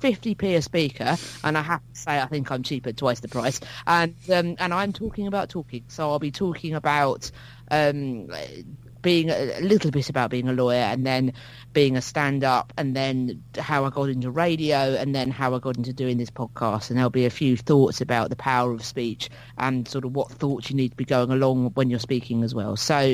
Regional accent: England, United Kingdom; because I'm English

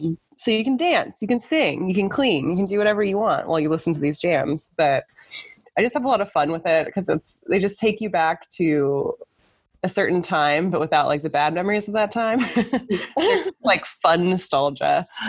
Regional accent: California, United States; There's a little candy shop where I grew up in California

